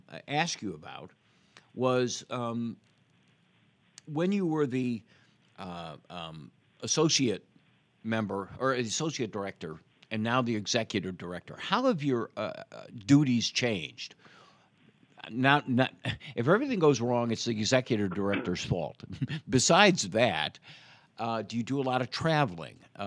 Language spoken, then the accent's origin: English; Chicago, Illinois, United States; When I first came down to Louisiana, I came from Chicago, and I was in Baton Rouge